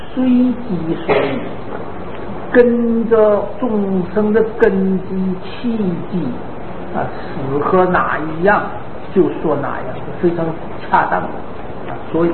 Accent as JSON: {"language": "Chinese", "country": "China", "said": "是我们中国人比较喜欢简单"}